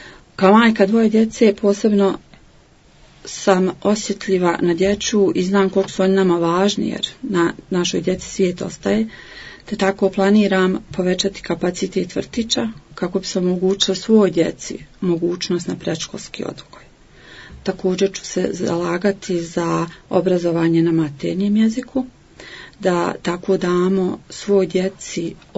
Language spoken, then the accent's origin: Croatian; Vareš, Federation of Bosnia and Herzegovina, Bosnia & Herzegovina; rođena sam u Varešu gdje sam odrasla i danas tu živim sa svojom obitelji.